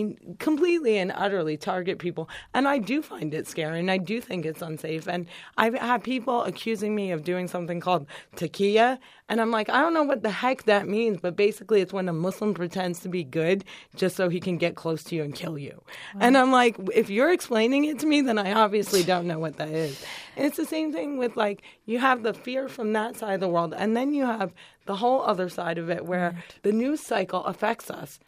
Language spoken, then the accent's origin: English; New Jersey, United States; I grew up in New Jersey